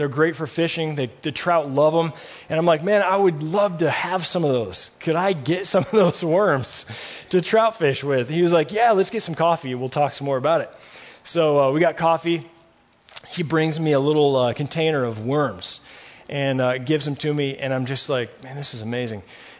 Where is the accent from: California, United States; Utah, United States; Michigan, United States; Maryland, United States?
Michigan, United States; Fremont; I grew up in Fremont, Michigan, which is just a little town north of here a ways.